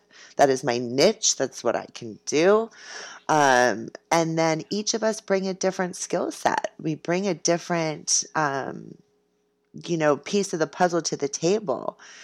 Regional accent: San Diego, California, United States; born there; I was born in 1975 in San Diego. At Scripps Mercy.

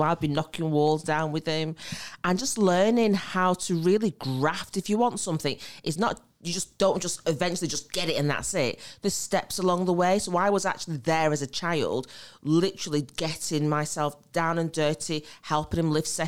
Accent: Preston, North West England, United Kingdom; born and bred in Preston, Lancashire. He heard the accent come out there a little bit.

